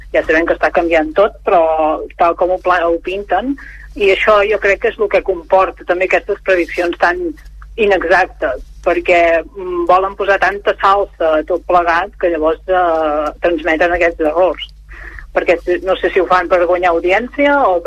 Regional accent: Catalonia, Spain; els que som del Pirineu Oriental ja tremolaven perquè ens caien un parell de pams de neu

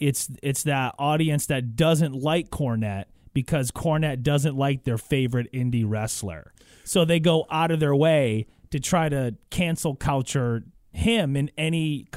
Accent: New England, United States; because you got to remember, I'm from New England.

